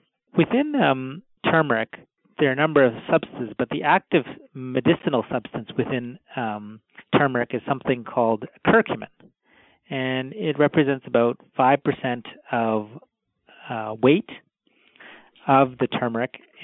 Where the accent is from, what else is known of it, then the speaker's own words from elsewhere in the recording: Canada; born there; I was born in Canada, but my parents have an Indian background.